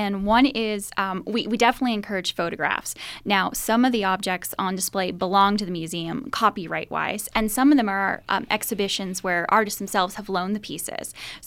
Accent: New York, United States; also born or lived in Ohio / Maryland; now in Evansville, United States; I lived all over. I lived in upstate New York and Ohio and Maryland, and I went to school in Colorado. But I really love Evansville.

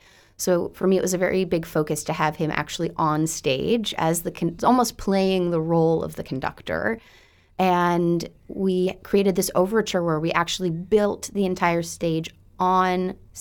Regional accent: St. Louis, Missouri, United States; and I'm also from St. Louis, I should say

